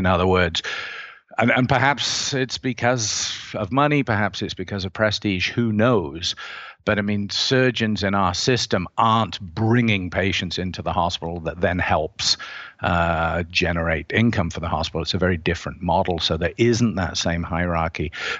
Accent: Canada; I don't work in it, but I have taken various electives, as every Canadian does at some point.

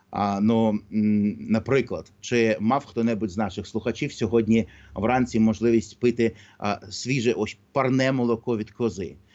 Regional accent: Odesa, Odesa Oblast, Ukraine; як у нас в Одесі кажуть, давайте зайдемо до цього питання з іншого боку

